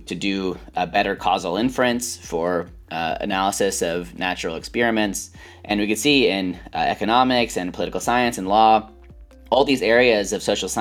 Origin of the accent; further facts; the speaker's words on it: Texas, United States; also born or lived in New York; That's right. I grew up in Texas. I spent my grad school years in New York.